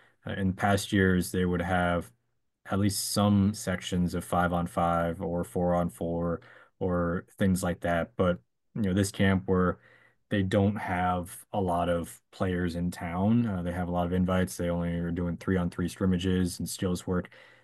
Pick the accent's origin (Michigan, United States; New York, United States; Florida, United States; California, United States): Florida, United States; Miami; And I recognize, yes, I'm from Miami.